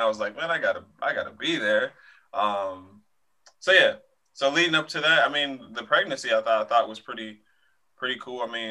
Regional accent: Flint, Michigan, United States; just growing up in Flint, childhood, like, seeing a lot of brothers, losing a lot of brothers

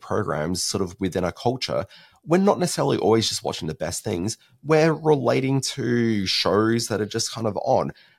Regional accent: South Australia, Australia; I'm trying to think what the Channel 9 regional affiliate was in South Australia, which is where I grew up as a young kid.

